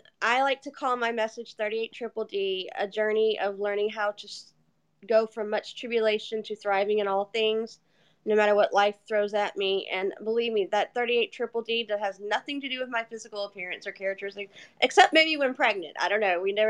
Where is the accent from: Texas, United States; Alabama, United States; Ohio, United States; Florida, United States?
Texas, United States; Houston; born there; also born or lived in New Hampshire / Louisiana; I consider myself a Texas girl because I was born in Houston, Texas.